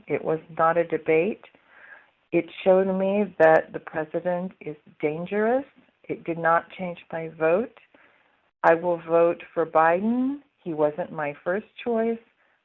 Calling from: Urbana, Illinois, United States; calling from Urbana, Illinois, commenting on the presidential debates last night.

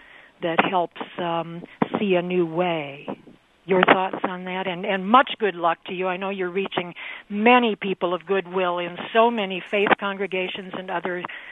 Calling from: Chicago, Illinois, United States; Hello, I'm also calling from Chicago.

